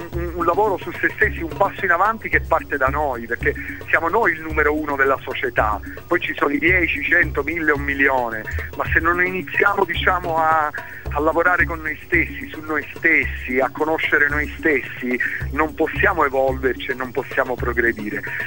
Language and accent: Italian; Sicily, Italy; now in Florence, Italy; a Firenze, che è il posto dove io vivo, anche se né io che arrivo dalla Sicilia né tutto il resto della band sono fiorentini, però sì, siamo residenti qui da molti anni. Io mi sono trasferito alla Sicilia negli anni 90